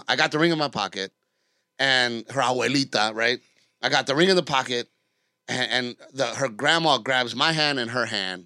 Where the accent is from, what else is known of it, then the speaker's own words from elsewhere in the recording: Gulf Coast, United States; because we grew up on the Gulf Coast.